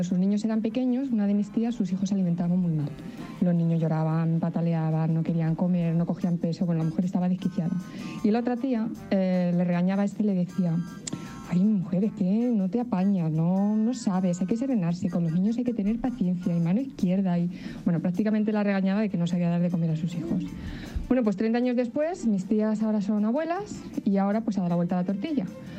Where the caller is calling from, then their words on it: Madrid, Community of Madrid, Spain; de Madrid